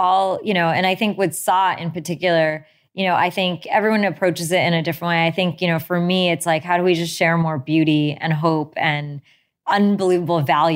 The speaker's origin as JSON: {"language": "English", "country": "United States", "tie": "born or raised there", "said": "Yeah. So my parents immigrated here in the 70s. And I grew up in a town that actually didn't have many Indian people. So I was one of two Indian people in my entire grade, so of 300 people."}